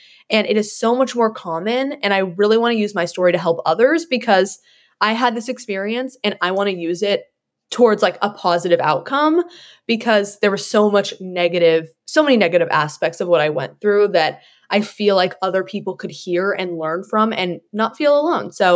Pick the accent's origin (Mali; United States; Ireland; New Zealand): United States; California; I am originally from California, but I decided to go to College of Charleston for 2 years.